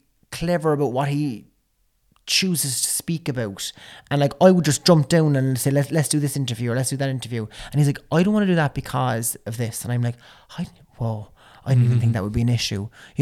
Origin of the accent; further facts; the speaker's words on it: Cork, Munster, Ireland; accent: Cork; I like charge up my Cork accent before I go in there.